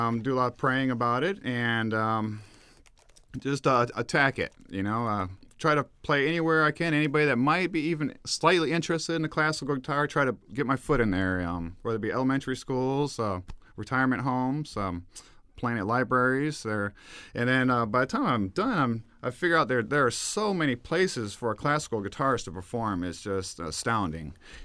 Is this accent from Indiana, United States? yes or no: no; Biloxi, Mississippi, United States; born there; now in Mahomet, United States; I was born in Biloxi, Mississippi. Yes, I was born in Biloxi, Mississippi. My father was in the Air Force, so we traveled all over as a kid.